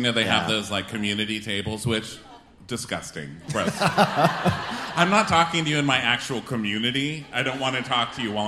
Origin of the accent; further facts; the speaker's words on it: Texas, United States; I mean, I knew that because I'm from Texas